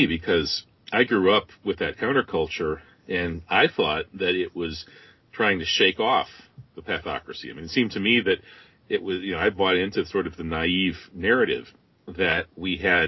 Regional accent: Wisconsin, United States; I grew up in Wisconsin in the 1970s, and here in the heartland, the 60s didn't really arrive until the 70s.

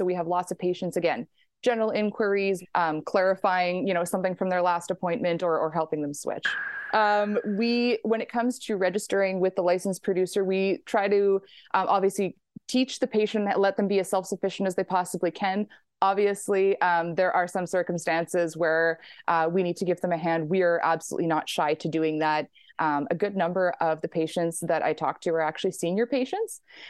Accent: Dauphin, Manitoba, Canada; now in Winnipeg, Canada; I am originally from Dauphin. I am now living in Winnipeg right now with my husband and our little daughter.

